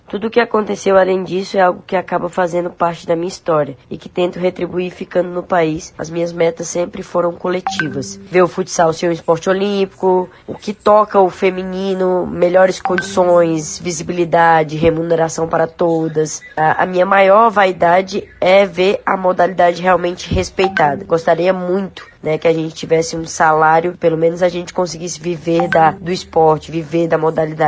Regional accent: Fortaleza, Ceará, Brazil; born there; Minha cidade natal, Fortaleza, minha cidade natal

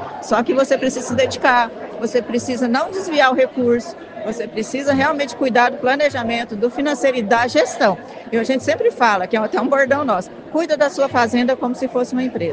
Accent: Mato Grosso do Sul, Brazil; Então, eu sou de Mato Grosso do Sul, estou vindo de bem distante, né?

